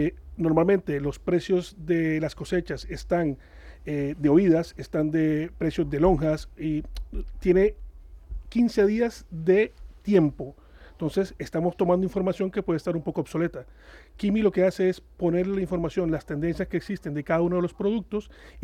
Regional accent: Cartagena de Indias, Bolívar, Colombia; Colombia, Cartagena de Indias.

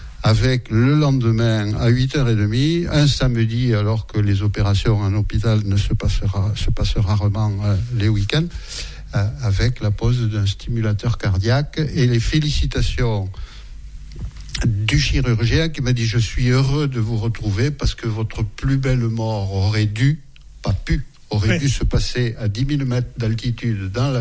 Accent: Occitanie, France; moved away as an adult; Voilà, j'ai quitté l'Ariège, j'avais 24 ans. J'y ai laissé papa et maman, ils y sont toujours

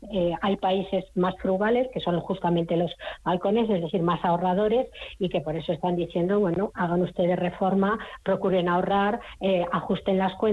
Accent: Spain; como española tendría que decir

